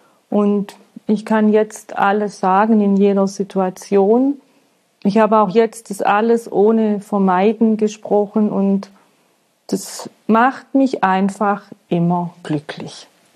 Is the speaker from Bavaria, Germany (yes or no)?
yes; Bavaria, Germany; born there; now in Berlin, Germany; Ich bin im Allgäu geboren und lebe und arbeite seit einigen Jahren in Berlin.